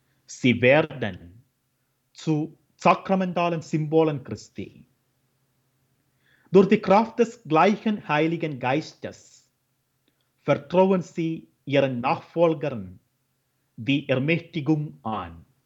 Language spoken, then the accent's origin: German; India; German is a second language; Ich komme aus Indien und in Indien werden die Häuser jedes Jahr gesegnet.